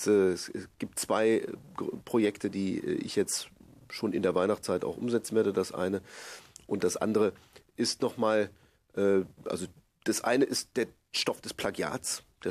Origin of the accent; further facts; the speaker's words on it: Ierapetra, Crete, Greece; meine Heimatstadt Ierapetra